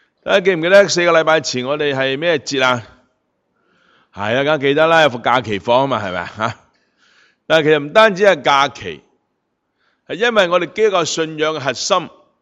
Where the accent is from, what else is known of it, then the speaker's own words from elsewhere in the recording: China; 咁大家知道咧，我哋中國人嘅端午節就快到啦